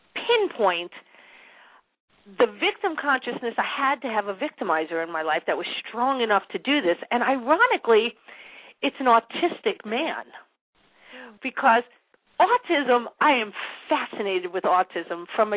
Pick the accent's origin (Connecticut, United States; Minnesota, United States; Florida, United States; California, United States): Connecticut, United States; my parents were both, you know, born and raised in New York, and I was raised in Connecticut